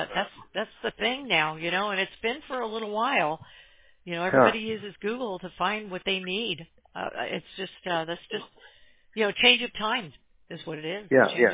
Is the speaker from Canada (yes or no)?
yes; Quebec City, Quebec, Canada; Quebec City.